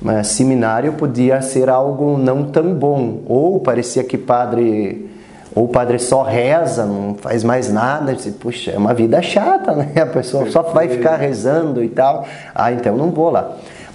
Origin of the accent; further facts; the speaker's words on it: Prudentópolis, Paraná, Brazil; born there; Eu sou nascido em Prudentópolis. Prudentópolis que tem assim algo de especial, que é considerada a Ucrânia brasileira